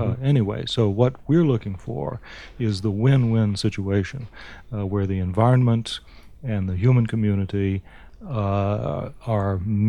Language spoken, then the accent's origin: English; the South, United States; Actually, we're both from the South